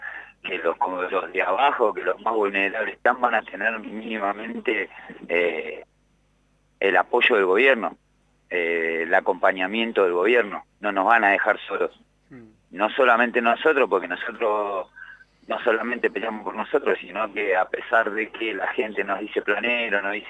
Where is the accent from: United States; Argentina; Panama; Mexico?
Argentina; Avellaneda, Buenos Aires Province; Soy de Avellaneda. ¿De en este momento estoy en Avellaneda, Wilde.